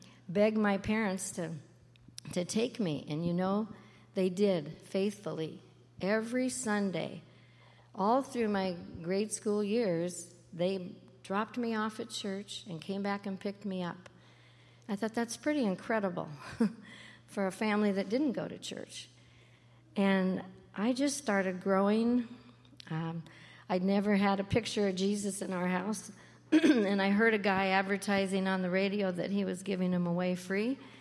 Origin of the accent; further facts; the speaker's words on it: Fairbanks, Alaska, United States; born there; I was born in Fairbanks and... in a family of five children.